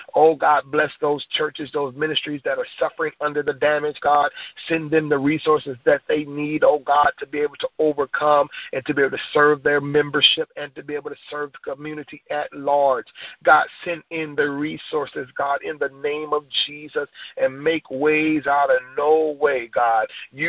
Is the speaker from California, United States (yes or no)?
yes; California, United States; As a young man growing up in California, Lord, we've had greater earthquakes that have done the same amount of damage